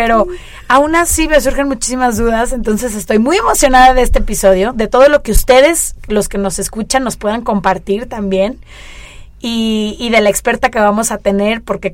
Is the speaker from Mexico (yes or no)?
yes; Mexico; sobre todo como mexicana